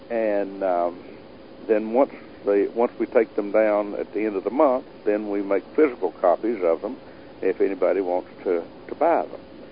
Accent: United States; accent: hillbilly; They might not understand my hillbilly accent.

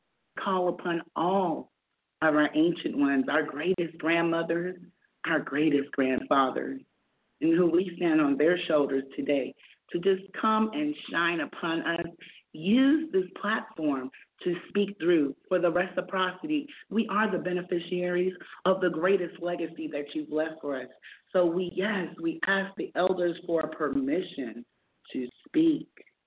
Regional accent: South Carolina, United States; Well, I am in the so-called Middle East. I call it Northeast Africa. I am from South Carolina

